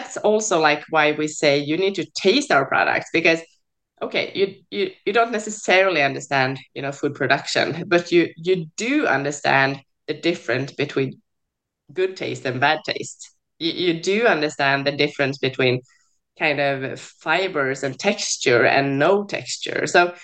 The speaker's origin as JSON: {"language": "English", "country": "Sweden", "said": "I'm from Sweden"}